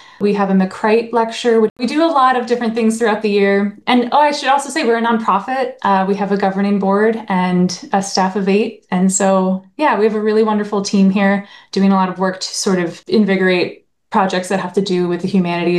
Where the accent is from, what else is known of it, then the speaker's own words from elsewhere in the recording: Maryland, United States; I grew up in Maryland, and I used to work for the Maryland State Arts Council